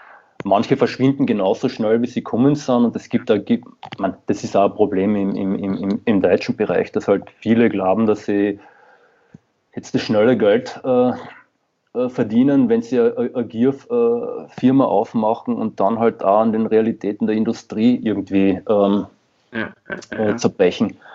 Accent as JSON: {"language": "German", "region": "Carinthia", "country": "Austria", "said": "ich finde es ja witzig, ich komme ja selbst aus Kärnten im Endeffekt"}